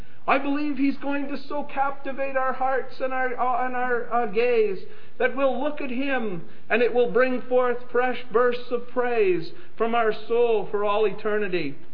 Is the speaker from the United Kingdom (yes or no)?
no; Canada; now in United States; My citizenship is Canadian.